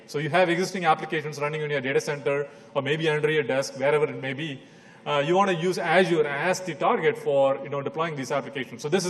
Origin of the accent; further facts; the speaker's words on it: India; moved away as an adult; now in United States; So I grew up in India. I went to the United States for my graduate education and then started working for Microsoft.